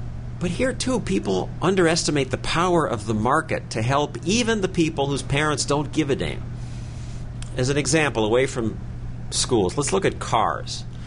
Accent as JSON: {"language": "English", "town": "New York City", "region": "New York", "country": "United States", "tie": "born or raised there", "said": "And that's what we have in my hometown, New York City."}